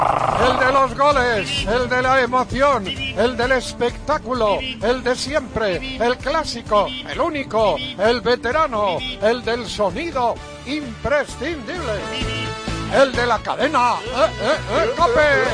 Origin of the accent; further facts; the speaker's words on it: Padrón, Galicia, Spain; Porque hoy es la fiesta de mi pueblo. La gran fiesta de Padrón. La fiesta de Pascua. El domingo de Pascua. Arden fiestas. Mi pueblo de Padrón, y tendría que estar allí con mis paisanos.